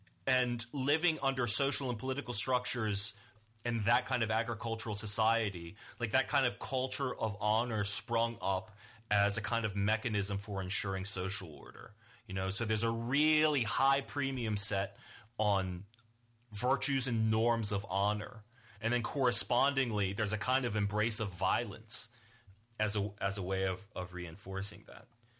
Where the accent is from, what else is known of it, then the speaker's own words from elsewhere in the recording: the South, United States; it's like it's describing a culture that's like very familiar to me growing up in the South.